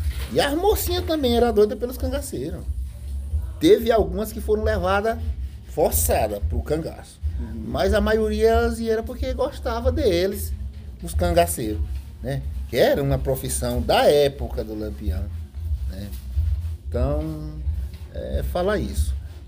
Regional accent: Maranhão, Brazil; Eu sou sertanejo. Eu nasci no interior, né? Nasci no interior do estado do Maranhão, então eu, quando era criança, eu tinha muita vontade de ser vaqueiro.

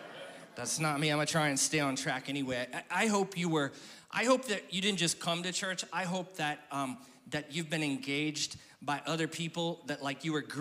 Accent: Fellsmere, Florida, United States; I'm from Felsmere, so either I'm going to talk like a redneck or Mexican, or my daughter's Ugandan. So those are the accents that I have.

